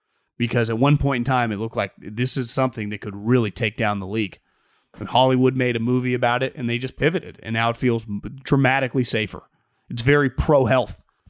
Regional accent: Australia; I'm from Australia

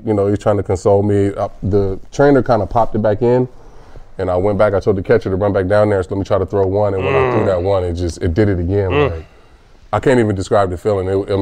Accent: Vallejo, California, United States; born or raised there

